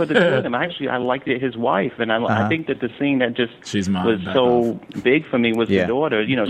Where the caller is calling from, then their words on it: Brooklyn, New York, United States; I'm calling from Brooklyn.